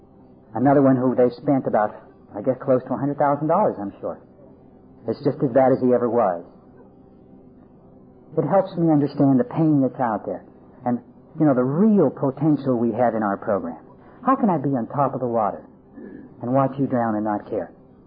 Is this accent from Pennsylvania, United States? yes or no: yes; Pennsylvania, United States; And I grew up in Pennsylvania, and in winter, trees can't have their leaves in the winter